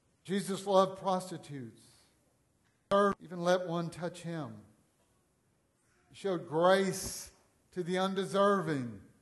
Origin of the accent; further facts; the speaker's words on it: Louisiana, United States; born there; But I can't say that because I was. I was born a redneck in Louisiana.